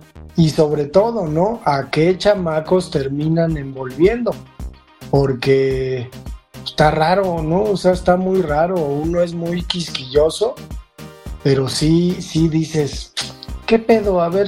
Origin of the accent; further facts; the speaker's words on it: Chihuahua, Mexico; uno de Chihuahua, que soy yo